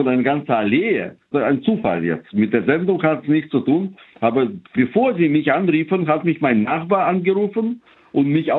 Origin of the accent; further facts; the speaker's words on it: Russia; Früher hieß es, als Russe soll ich immer Wodka trinken, jetzt kommt noch Birkensaft dazu.